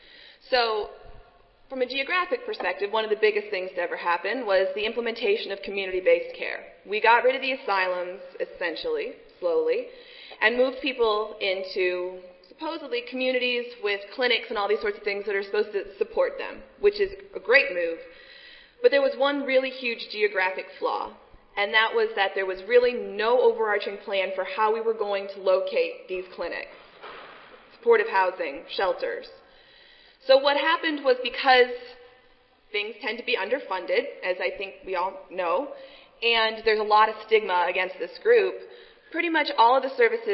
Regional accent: Texas, United States; And I am from Texas. I study Texas.

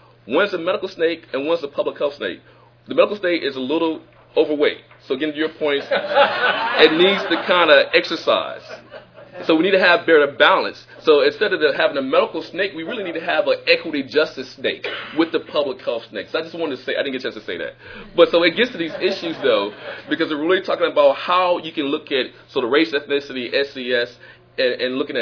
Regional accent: Mississippi, United States; Let me slow down for those of you who do not know that Mississippians do talk fast. I'm from Mississippi.

